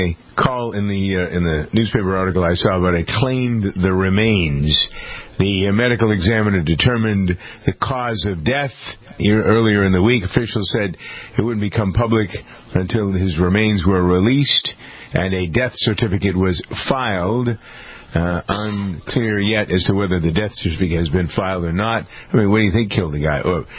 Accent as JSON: {"language": "English", "town": "Boston", "region": "Massachusetts", "country": "United States", "tie": "born or raised there", "said": "I mean, Boston, my hometown, has some weird dudes in Boston."}